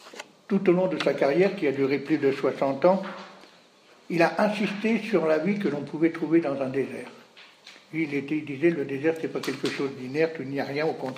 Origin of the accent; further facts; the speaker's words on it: Rouen, Normandy, France; né à Rouen en 1902, et j'ai été élevé à Rouen